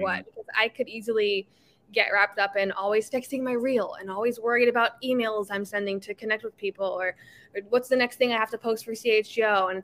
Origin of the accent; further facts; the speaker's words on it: Ohio, United States; now in Chicago, United States; Just about Chicago sports history in general, because I came from Ohio, like you said.